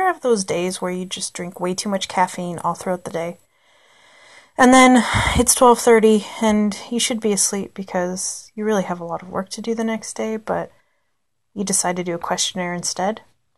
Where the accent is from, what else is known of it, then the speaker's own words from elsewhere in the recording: Canada; Because I'm Canadian. We have a lot of bears.